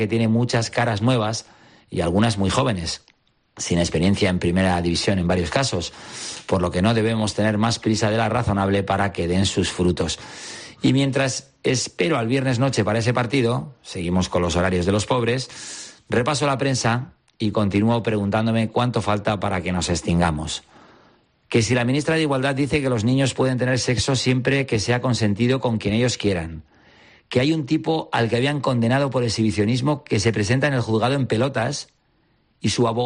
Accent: Spain; Como buen español

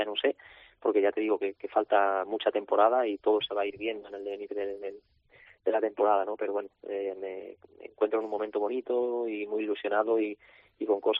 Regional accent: Cáceres, Extremadura, Spain; aunque antes toreo en mi tierra, en Cáceres, el día 2 de junio

